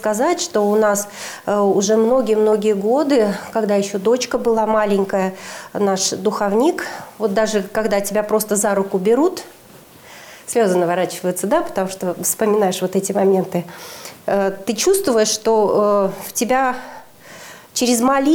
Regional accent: Syktyvkar, Komi Republic, Russia; born there; Родилась я в Сыктывкаре. Я человек по натуре и всю свою жизнь считаю себя северным человеком.

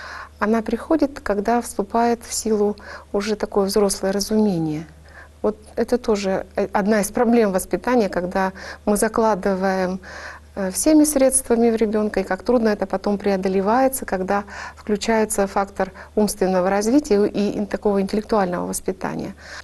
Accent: Ural, Russia; этот вокзал служит их по сих пор в моем родном городе, как и во всех других городах уральских.

